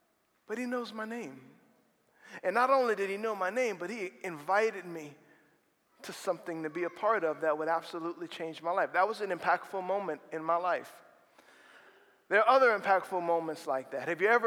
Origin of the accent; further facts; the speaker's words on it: Slidell, Louisiana, United States; I was from Slidell, New Orleans area, and then I moved to Hammond for college